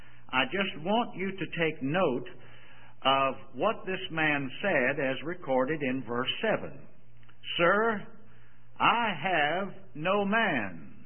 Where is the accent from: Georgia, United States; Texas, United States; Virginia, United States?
Virginia, United States; Richmond; She's from Harrisonburg, Virginia. I'm from Richmond, Virginia.